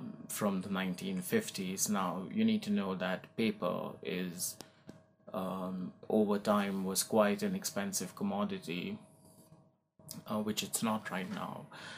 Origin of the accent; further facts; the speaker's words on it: India; because I come from India and it's the first time my work's going to be shown in my home country on such a grand scale.